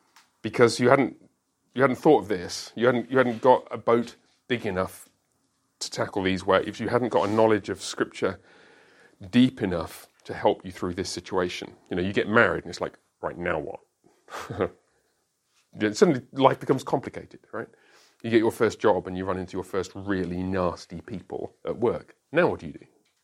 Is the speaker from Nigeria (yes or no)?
no; London, United Kingdom; Suppose you want to travel to my hometown, London.